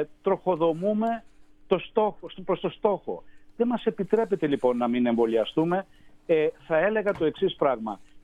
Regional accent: Larissa, Thessaly, Greece; born there; Στην πατρίδα που ξεκίνησα τη ζωή μου, στη Λάρισα.

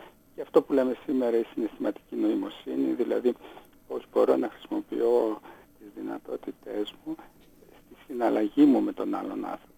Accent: Thessaloniki, Central Macedonia, Greece; Εγώ είμαι από τη Θεσσαλονίκη.

